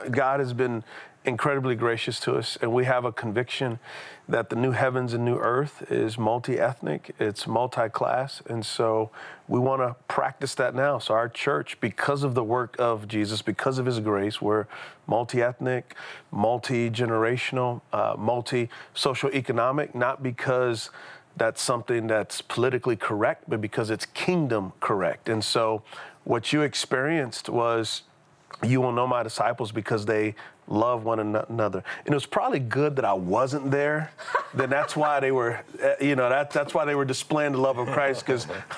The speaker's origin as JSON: {"language": "English", "town": "San Antonio", "region": "Texas", "country": "United States", "tie": "born or raised there", "said": "So I grew up in San Antonio, Texas, and so I'm a Texas boy."}